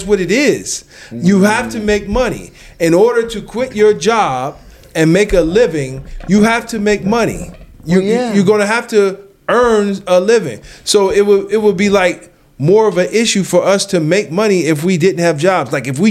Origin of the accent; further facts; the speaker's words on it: Erie, Pennsylvania, United States; I'm from Erie. Come check me out.